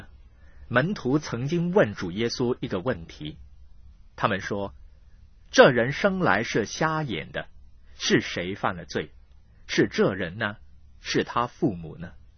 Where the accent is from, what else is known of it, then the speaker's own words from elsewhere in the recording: China; 在我们中国人的群体当中根本毫不陌生